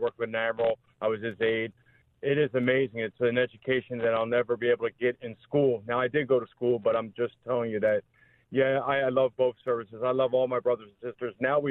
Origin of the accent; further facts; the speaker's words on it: Philadelphia, Pennsylvania, United States; you know, I'm from Philadelphia originally.